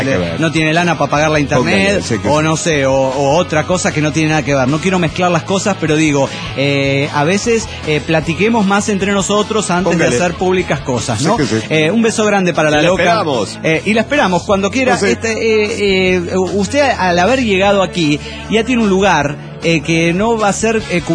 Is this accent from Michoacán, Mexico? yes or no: yes; Morelia, Michoacán, Mexico; de Morelia, Michoacán.